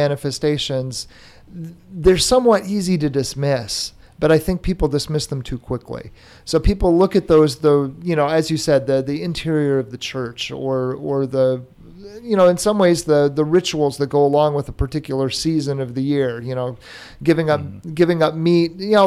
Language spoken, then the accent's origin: English; Indiana, United States; You know, that's part of the story of growing up in Indiana. And because of that, that becomes part of who you are.